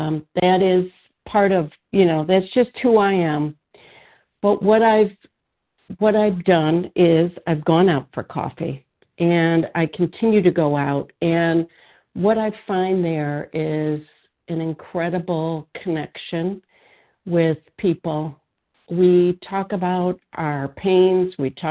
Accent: Illinois, United States; I'm from Illinois

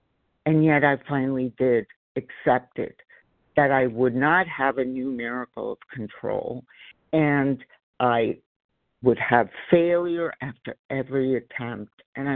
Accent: Los Angeles, California, United States; And I am from Los Angeles, California.

